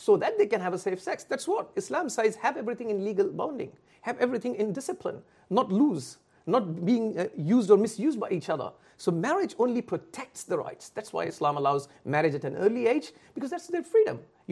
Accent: Australia; I'm coming from Australia. We are too emotional, I tell you what.

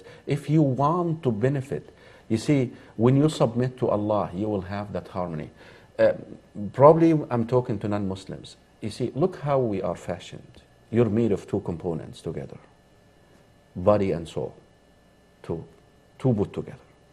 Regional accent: Egypt; I share with them, you know, I was brought up in Egypt.

